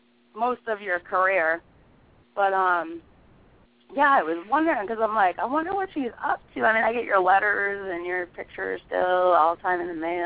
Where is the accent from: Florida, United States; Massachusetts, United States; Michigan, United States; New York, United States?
Massachusetts, United States; Boston; and I'm originally from Boston.